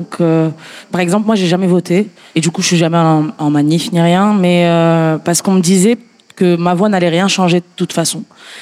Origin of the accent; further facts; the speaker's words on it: Morocco; now in France; je viens du Maroc